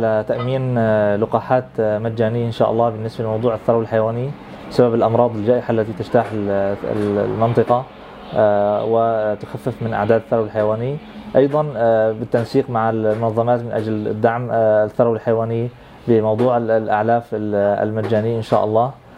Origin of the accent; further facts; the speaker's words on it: Idlib, Idlib Governorate, Syria; طبعا أيضا بالنسبة للإنتاج عندنا في سوريا في إدلب